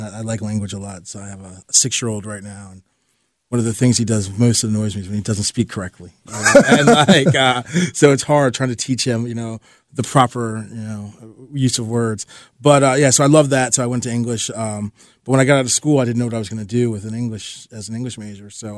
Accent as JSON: {"language": "English", "region": "Virginia", "country": "United States", "tie": "born or raised there", "also_born_or_lived": "Baltimore / Chicago", "said": "I was born in Baltimore, grew up in Northern Virginia. From there, I went to the University of Maryland. Pretty much been in the state ever since, except for 4 years I spent in Chicago."}